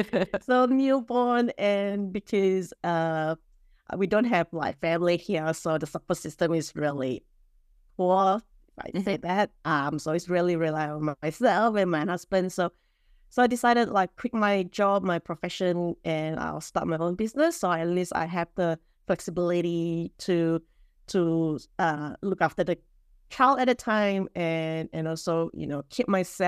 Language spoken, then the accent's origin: English; Melbourne, Victoria, Australia; I'm from Melbourne and online business manager.